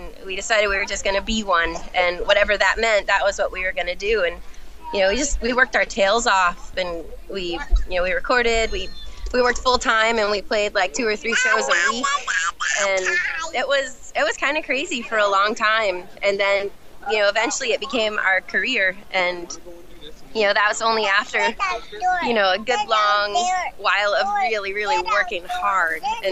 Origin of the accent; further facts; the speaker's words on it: Florida, United States; And growing up in Florida, they're great oldie stations.